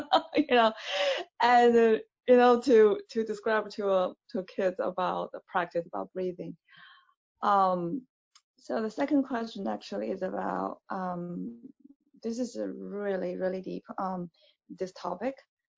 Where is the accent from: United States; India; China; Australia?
China; I come from China